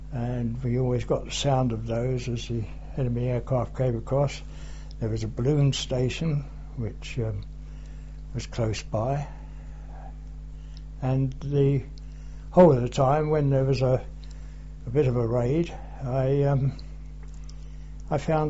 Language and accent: English; Barnet, London, United Kingdom; born there; I was born in Barnet, in the General Hospital in Barnet, on the 4th of October 1924